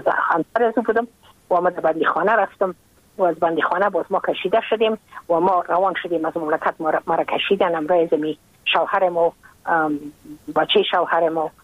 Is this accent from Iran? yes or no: no; Afghanistan; moved away as an adult; now in United States